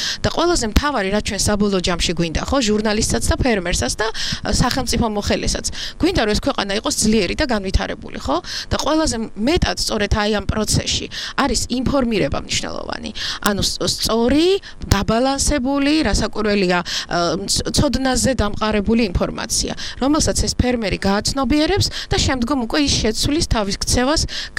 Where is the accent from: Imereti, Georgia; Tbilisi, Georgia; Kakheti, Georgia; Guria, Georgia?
Kakheti, Georgia